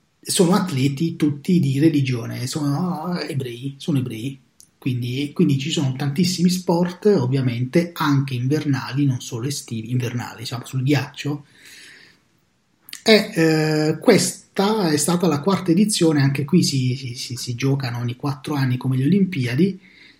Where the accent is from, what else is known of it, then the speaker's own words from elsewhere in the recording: Bari, Apulia, Italy; cioè tu sei di Roma, io sono di Bari